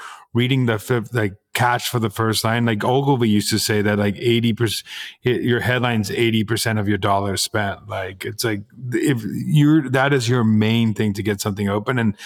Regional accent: South Africa; I'm also South African and I grew up on just meat and like, potato type thing.

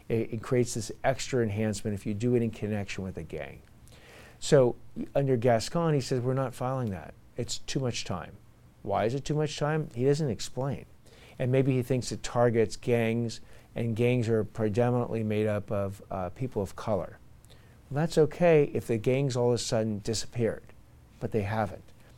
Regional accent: Los Angeles, California, United States; we grew up in West LA and we take the bus to the beach.

